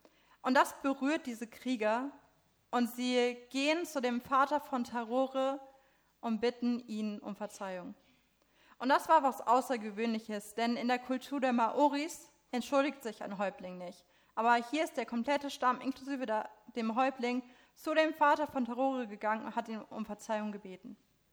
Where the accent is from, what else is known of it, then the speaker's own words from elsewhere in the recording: Rosbach, North Rhine-Westphalia, Germany; Ich komme aus Rosbach, die Sieg ist mein Fluss.